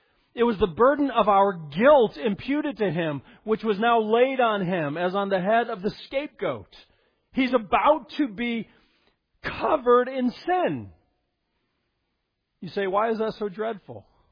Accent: Colorado, United States; I grew up in Colorado in 1983. I'm 12 years old at the time.

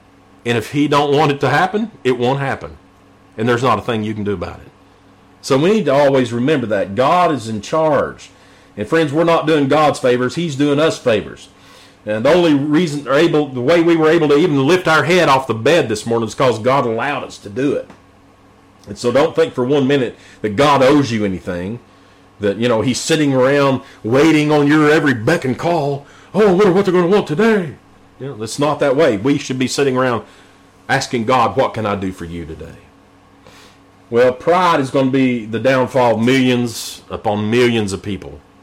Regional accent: Knoxville, Tennessee, United States; I grew up here in the Corrington area in East Tennessee, here in East Knoxville

